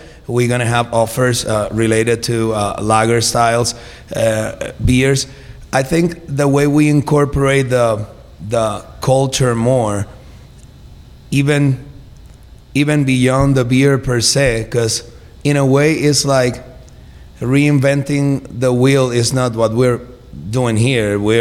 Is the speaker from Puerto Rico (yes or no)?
yes; Puerto Rico; I grew up in the Caribbean. You know, I'm from Puerto Rico, grew up in Puerto Rico.